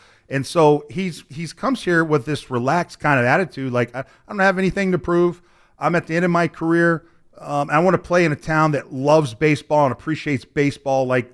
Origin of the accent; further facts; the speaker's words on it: Houston, Texas, United States; I'm an Astros fan. I came from Houston. That's my hometown.